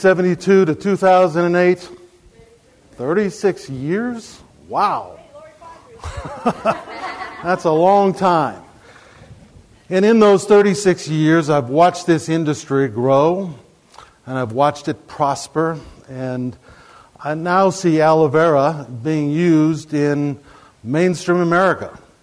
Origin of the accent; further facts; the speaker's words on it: Texas, United States; and since I'm from Texas and American Airlines normally flies in and out of Texas a lot